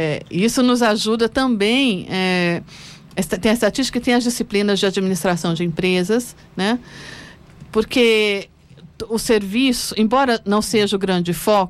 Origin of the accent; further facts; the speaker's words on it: Campinas, São Paulo, Brazil; Eu sou do interior, eu sou de Campinas. E vir para São Paulo foi uma mudança de vida total, né?